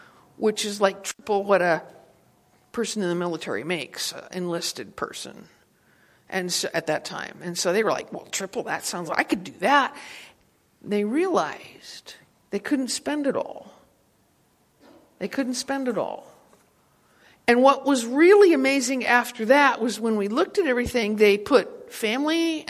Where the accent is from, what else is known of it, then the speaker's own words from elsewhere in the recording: Wyoming, United States; Now, I have to be really careful because I grew up in Wyoming.